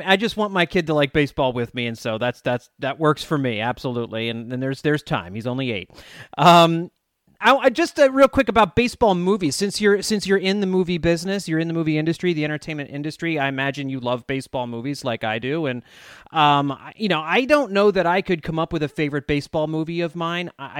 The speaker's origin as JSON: {"language": "English", "town": "Philadelphia", "region": "Pennsylvania", "country": "United States", "tie": "born or raised there", "lives_now": "Northern Virginia, United States", "said": "My son, we live in the Northern Virginia area. I grew up in the Philly area, which is why I'm a Phillies fan, a diehard Phillies fan."}